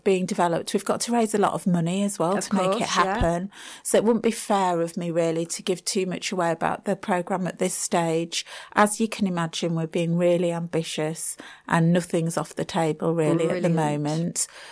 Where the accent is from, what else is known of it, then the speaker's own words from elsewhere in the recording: Bradford, Yorkshire and the Humber, United Kingdom; So I'm from Bradford. I've lived here for most of my life.